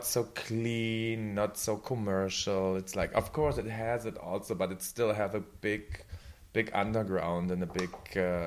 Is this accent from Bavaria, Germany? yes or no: no; Berlin, Germany; I'm a Berlin girl, yeah. I'm from Berlin.